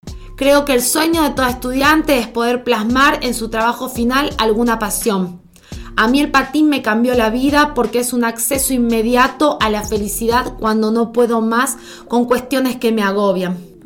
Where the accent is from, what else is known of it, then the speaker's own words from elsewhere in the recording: Argentina; mi intención inicial fue mostrar una fotografía del quad skate en mi país, Argentina.